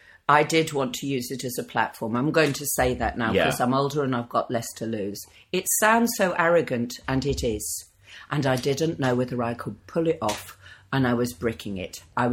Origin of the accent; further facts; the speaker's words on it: England, United Kingdom; 4 years I lost jobs because I was a Northern actor, and there's this silly prejudice that if you're a Northerner, you don't get to play a Sout